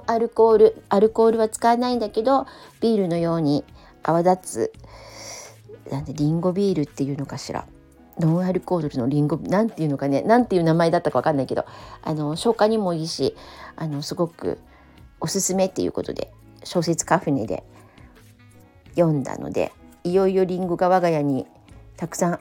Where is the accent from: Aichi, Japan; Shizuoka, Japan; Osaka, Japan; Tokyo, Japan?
Tokyo, Japan; 東横線沿線全然渋谷寄りで生まれ育ったので